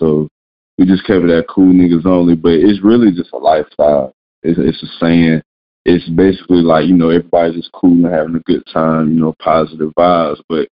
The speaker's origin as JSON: {"language": "English", "town": "Tallahassee", "region": "Florida", "country": "United States", "said": "In Tallahassee."}